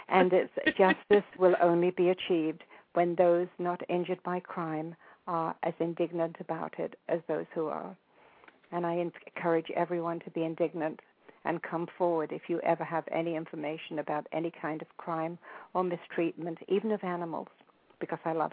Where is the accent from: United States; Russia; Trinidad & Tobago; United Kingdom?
United Kingdom; England; I always call them coppers because I'm English.